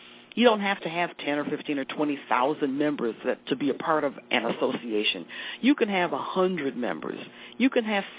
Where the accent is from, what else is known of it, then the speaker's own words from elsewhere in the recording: Detroit, Michigan, United States; I came to my conference in Detroit, my hometown, in 1986.